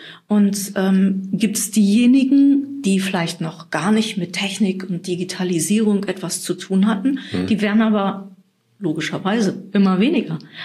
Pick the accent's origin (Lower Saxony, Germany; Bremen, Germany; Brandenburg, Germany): Lower Saxony, Germany; Dollbergen; In Dollberg, meiner alten Heimat.